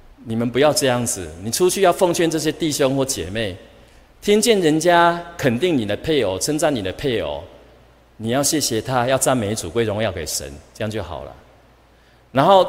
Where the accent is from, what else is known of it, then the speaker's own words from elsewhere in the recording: Taiwan; 我们台湾人的个性啦